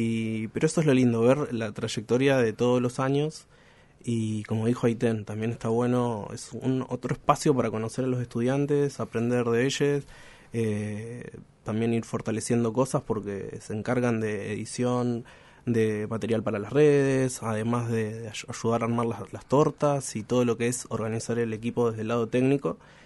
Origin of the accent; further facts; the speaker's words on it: Río Grande, Tierra del Fuego, Argentina; also born or lived in La Plata; yo soy nacido acá en Río Grande, uh-huh. Me fui a estudiar a La Plata, estuve en Bellas Artes de la Universidad Nacional de La Plata, porque justamente acá no había una carrera de grado afín a medios audiovisuales, entonces volví hace muy poquito.